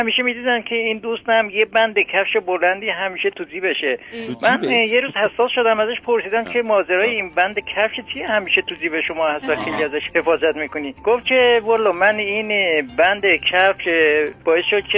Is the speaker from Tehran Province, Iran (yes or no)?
no; Tabriz, East Azerbaijan, Iran; از تبریز هستم